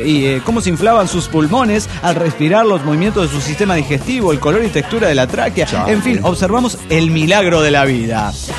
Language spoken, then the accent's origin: Spanish; Mexico City, Mexico; Soy el demonio del DF mexicano.